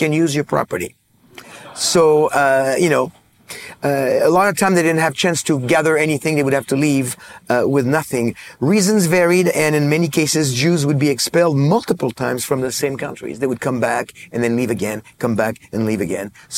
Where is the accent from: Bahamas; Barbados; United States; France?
France; Hey, I'm from France, so, you know, I take offense.